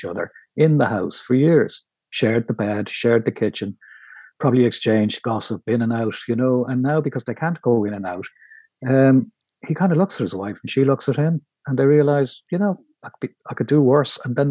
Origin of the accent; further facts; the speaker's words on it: Ireland; I just felt very comfortable being Irish, which is, you know, it's a good thing.